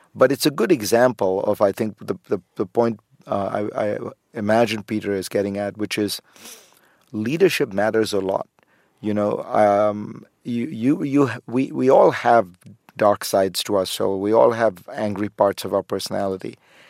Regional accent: India; because I'm not just from India, I'm an Indian Muslim

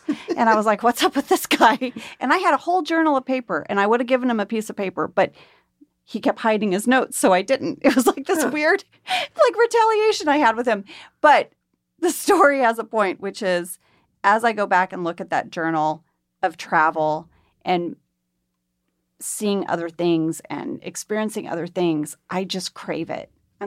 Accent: Jakarta, Indonesia; I traveled a lot growing up. My dad was a drilling engineer. I grew up in Jakarta, and we moved around a lot.

